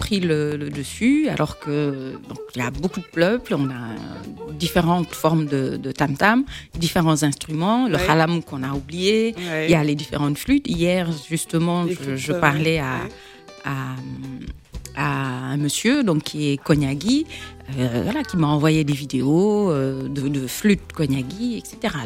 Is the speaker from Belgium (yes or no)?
no; Senegal; now in Paris, France; Donc je suis originaire du Sénégal, c'est vrai, je suis née là-bas, j'ai grandi au Sénégal. Je suis venue pour mes études